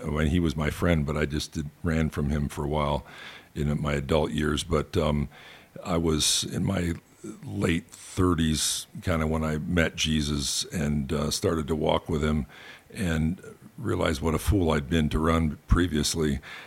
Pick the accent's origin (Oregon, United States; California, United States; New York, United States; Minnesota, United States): New York, United States; born there; I was born in Western New York, south of Buffalo, New York, about 70 miles. It's far western New York.